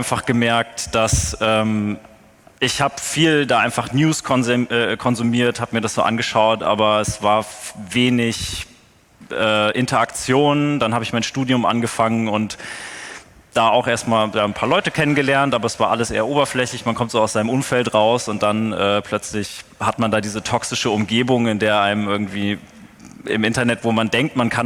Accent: Fulda, Hesse, Germany; Ich bin dann zurückgegangen in meine Heimat, das ist Fulda.

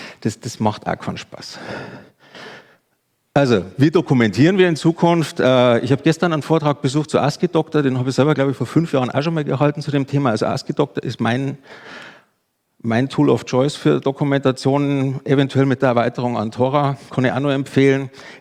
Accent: Southern Germany, Germany; Also, wer dialekttechnisch, ich komme aus dem Süden, bitte Rückfragen gleich. Ich weiß, manchmal bin ich nicht ganz verständlich.

